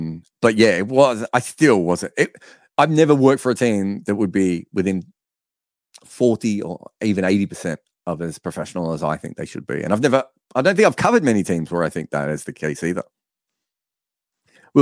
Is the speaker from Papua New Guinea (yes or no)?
no; Australia; I'm Australian, so of course we think this.